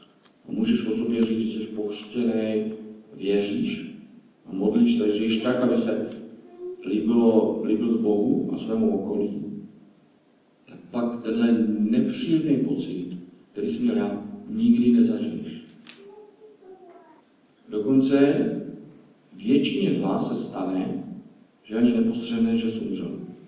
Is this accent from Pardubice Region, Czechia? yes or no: yes; Svitavy, Pardubice Region, Czechia; jsem ze Svitav, jsem teďka tady na Houbě s váma v Hradci